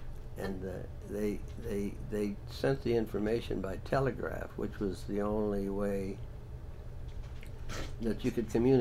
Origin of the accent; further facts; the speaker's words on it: Lima, Ohio, United States; born there; So anyway, Dad, my mother were married, in Ohio, and I was born in Lima, then Lima, Ohio.